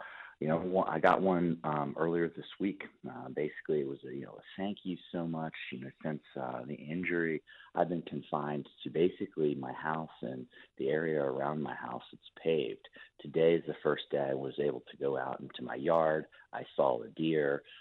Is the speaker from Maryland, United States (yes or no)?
yes; Annapolis, Maryland, United States; I'm originally from the Annapolis, Maryland area. So grew up right outside of D.C., kind of smack dab in the middle between Washington, D.C. and Baltimore, Maryland.